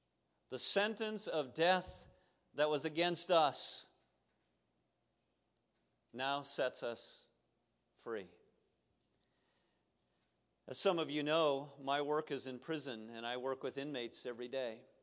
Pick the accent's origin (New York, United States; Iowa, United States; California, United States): Iowa, United States; When I was a boy growing up in Iowa, pop bottles were glass